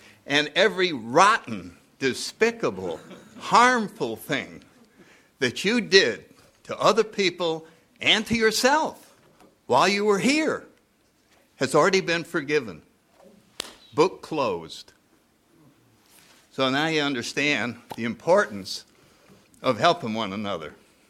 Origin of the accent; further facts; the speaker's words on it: Connecticut, United States; I grew up in Connecticut in the 30s.